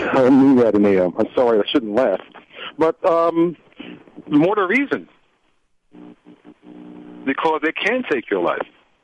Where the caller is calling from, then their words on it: New Jersey, United States; I'm calling you from New Jersey.